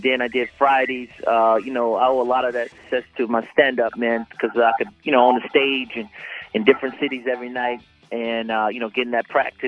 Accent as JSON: {"language": "English", "town": "Atlanta", "region": "Georgia", "country": "United States", "said": "I'm from Atlanta, man. So I'm rooting for the Falcons"}